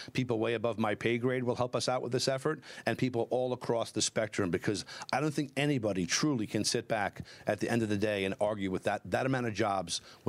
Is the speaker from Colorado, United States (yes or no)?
no; New York City, New York, United States; It's part of my city. I'm a New Yorker for all five boroughs.